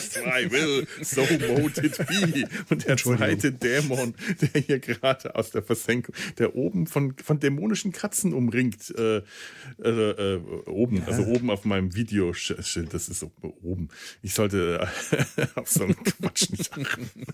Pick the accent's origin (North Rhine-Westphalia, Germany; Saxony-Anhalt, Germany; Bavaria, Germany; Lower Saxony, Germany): Bavaria, Germany; bei uns in Bayern ja auch nicht SZ heißt. Ich komme aus der Gegend, wo man das scharfes S nennt.